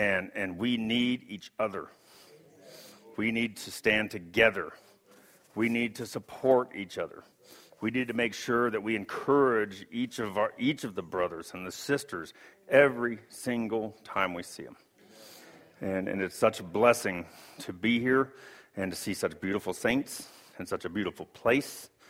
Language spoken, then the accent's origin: English; Pagosa Springs, Colorado, United States; now in Albuquerque, United States; I'm actually from Colorado. I grew up in Pagosa Springs, and I forgot how dry it was here.